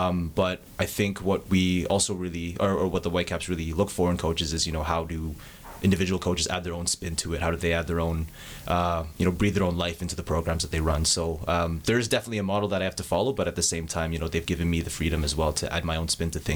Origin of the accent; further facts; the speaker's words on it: Calgary, Alberta, Canada; And just growing up in Calgary, Alberta is a beautiful place.